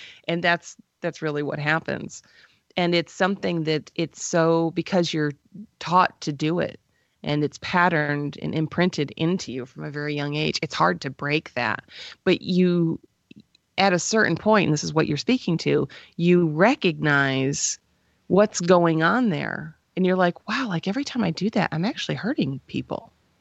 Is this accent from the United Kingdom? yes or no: no; Northeast, United States; I am from the Northeast, and everyone who lives in the Northeast of this country lives in sarcasm.